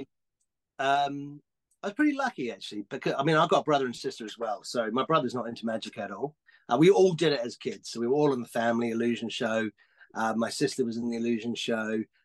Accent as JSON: {"language": "English", "country": "New Zealand", "tie": "born or raised there", "said": "I grew up in New Zealand"}